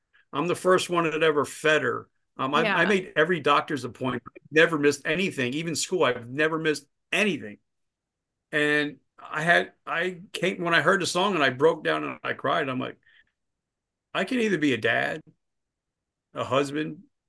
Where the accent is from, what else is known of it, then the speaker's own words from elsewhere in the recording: New Jersey, United States; I'm from Jersey, so we're going to meet at the Jersey shore.